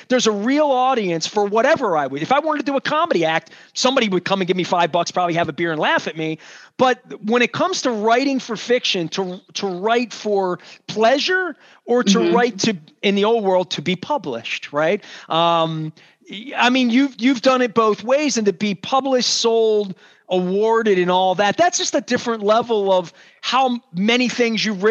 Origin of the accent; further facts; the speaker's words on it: Dundalk, Maryland, United States; Just as an American person who's 50 years old, who went to a regular American high school in Dundalk in the 80s